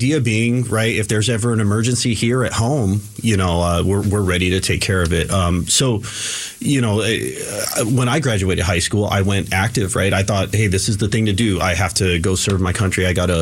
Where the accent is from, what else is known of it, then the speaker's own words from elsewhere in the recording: Arizona, United States; also born or lived in Detroit; I was born in Detroit, but I've grown up in Arizona. I graduated from Ironwood High School